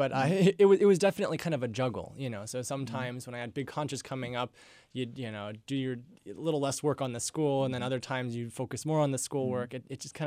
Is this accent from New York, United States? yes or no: no; Centralia, Washington, United States; I grew up in Centralia, Washington.